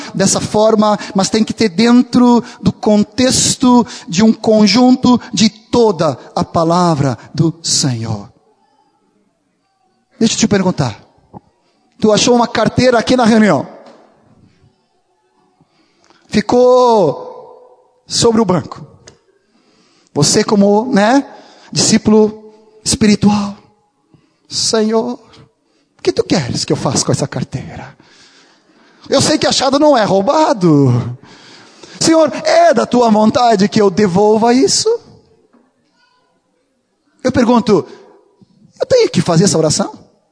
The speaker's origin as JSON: {"language": "Portuguese", "country": "Brazil", "said": "sou brasileiro, né, claro, levo vantagem."}